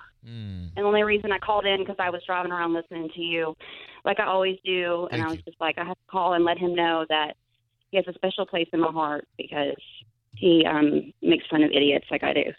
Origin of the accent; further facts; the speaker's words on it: Memphis, Tennessee, United States; No, that's a totally different accent. No, I'm from Memphis.